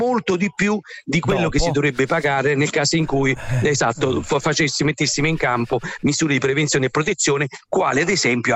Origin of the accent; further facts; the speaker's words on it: Naples, Campania, Italy; Io che sono napoletano, nessuno mi assicurerebbe